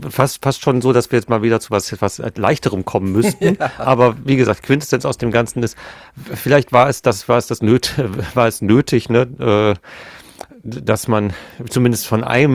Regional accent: Gelsenkirchen, North Rhine-Westphalia, Germany; Gelsenkirchen, ne, meine Heimatstadt, ja. Gelsenkirchen Nord ist Buhr

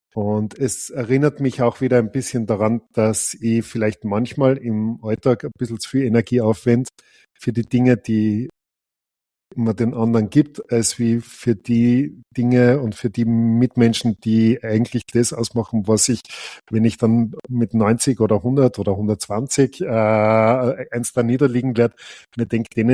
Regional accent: Austria; Also, ich bin ein Österreicher

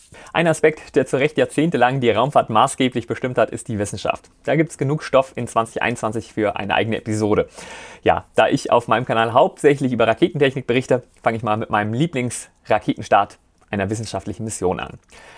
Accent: Rhineland-Palatinate, Germany; born there; als gebürtigem Rheinland-Pfälzer

